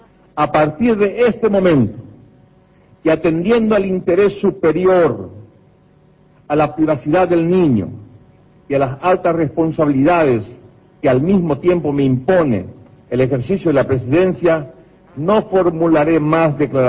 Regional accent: Paraguay; yo, como paraguayo, como presidente de la República, como cristiano y laico

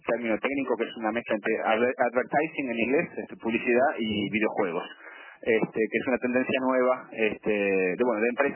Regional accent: Uruguay; now in Denmark; yo me fui de Uruguay y ahora estoy en Dinamarca.

